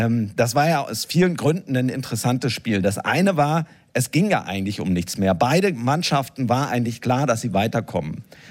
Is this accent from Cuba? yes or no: no; West Germany, Germany; ich bin Westdeutscher